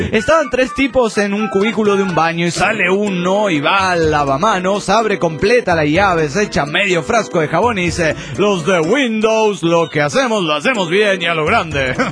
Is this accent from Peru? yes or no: yes; Lima, Peru; de Lima, Perú.